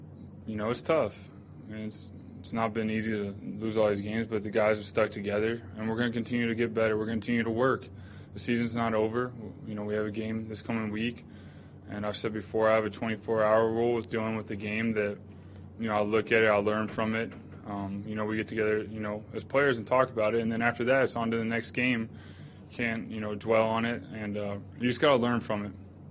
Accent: Texas, United States; I am from Texas

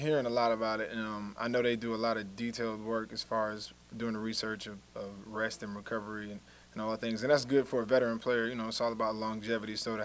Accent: New Jersey, United States; And like I said, I'm from New Jersey, so I'm familiar with the area.

